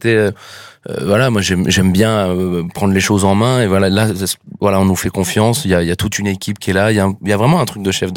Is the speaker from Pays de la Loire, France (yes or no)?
no; Paris, Île-de-France, France; quand on est parisien, encore plus, parce que c'est compliqué.